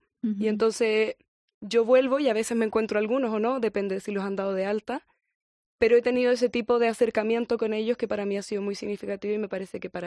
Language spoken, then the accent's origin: Spanish; Chile; Mi tierra es Chile, pero ¿sí? En Chile también se toca.